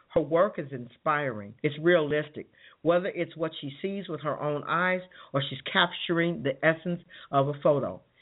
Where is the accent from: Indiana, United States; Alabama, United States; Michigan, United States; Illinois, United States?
Illinois, United States; Chicago; Oh my goodness, I remember that growing up in Chicago. That we had an apartment that had a draw door.